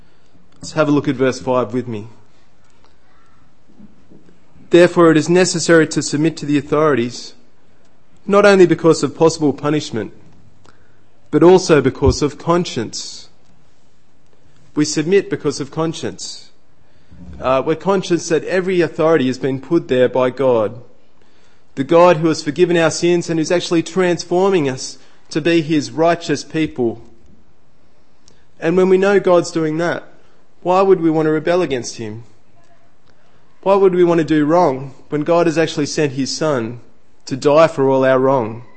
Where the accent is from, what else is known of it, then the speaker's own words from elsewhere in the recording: Goulburn, New South Wales, Australia; I grew up in Goulburn.